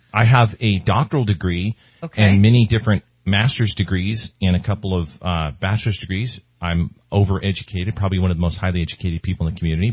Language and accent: English; Redding, California, United States; I grew up in Reading and high school, and I took my shotgun 410 to school with me.